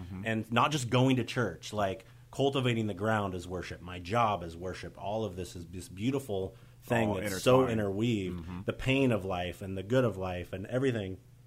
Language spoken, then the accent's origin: English; United States; I grew up in Capitol Hill, and then I, you know, moved away after high school and stuff. Moved back.